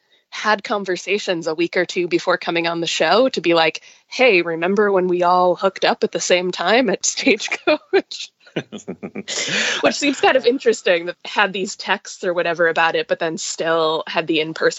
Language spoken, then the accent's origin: English; New York, United States; So I grew up in New York and did my undergrad in New York.